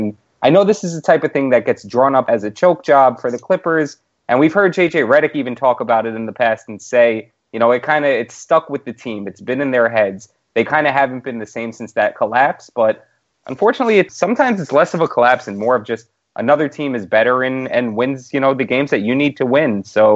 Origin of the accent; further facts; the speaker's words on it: Queens, New York, United States; Big time, man. Born and raised in Queens.